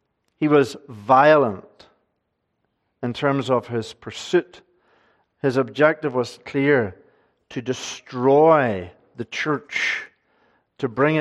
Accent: Northern Ireland, United Kingdom; As a young man growing up in Northern Ireland

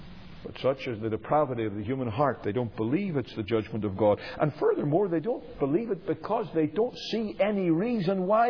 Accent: Northern Ireland, United Kingdom; I was preaching in my home country, in Northern Ireland

